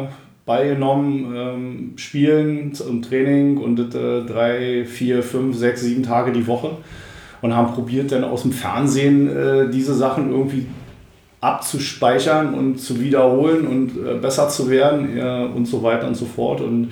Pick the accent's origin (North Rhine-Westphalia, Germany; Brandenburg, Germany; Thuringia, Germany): Brandenburg, Germany; wir sind da wirklich als Brandenburger irgendwie rumgerannt